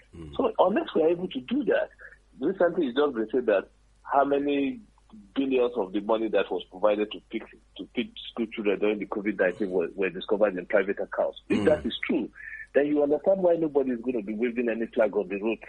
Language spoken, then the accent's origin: English; Kaba, Kogi, Nigeria; I'm right now speaking to you from Kaba, Kogi State, my hometown.